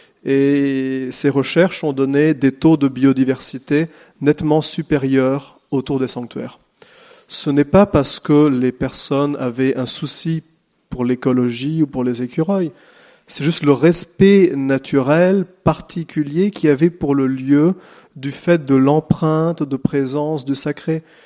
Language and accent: French; Umbria, Italy; j'ai passé une bonne partie de mon enfance en Ombrie, territoire franciscain, des collines verdoyantes, un lac, un beau territoire, je dirais, de vignes, d'oliviers, de terrains en jachère